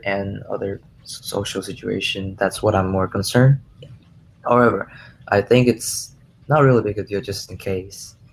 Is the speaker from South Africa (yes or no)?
no; Taiwan; Well, growing up in Taiwan, we're mostly Buddhist and Taoist.